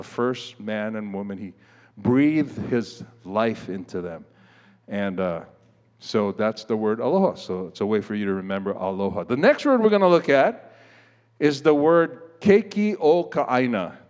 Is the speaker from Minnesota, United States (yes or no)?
no; Hawaii, United States; because we're from Hawaii, both Aaron and I are born and raised in Hawaii. We're not native Hawaiians, but we are, you know, it's the only place we know.